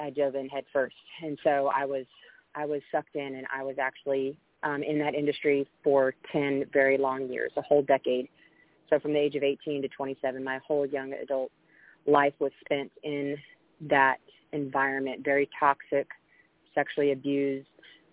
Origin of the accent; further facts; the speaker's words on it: Houston, Texas, United States; I was raised here in Houston. I'm a native Houstonian.